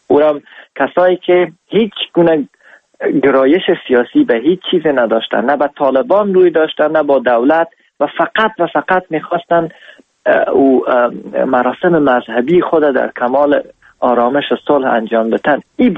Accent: Afghanistan; خوشحال هستم از اینکه من افغان هستم

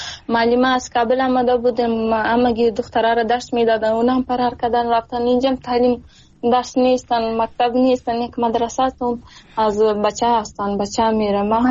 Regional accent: Afghanistan; Persian is a second language; moved away; نه خیر من از افغانستان هستم

